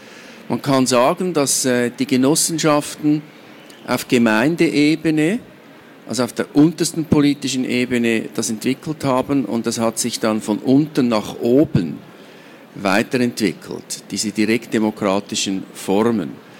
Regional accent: Switzerland; als Schweizer Historiker gemerkt, dass wir in der Schweiz das gar nicht so genau erforscht haben.

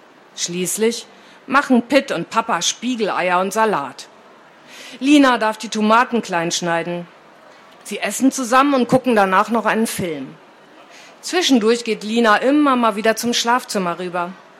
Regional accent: Lübeck, Schleswig-Holstein, Germany; born there; now in Berlin, Germany; Und dann ist sie nach Berlin gezogen, genau wie ich. Ich bin nämlich auch nicht in Berlin geboren, sondern in Lübeck. Das liegt an der Ostsee.

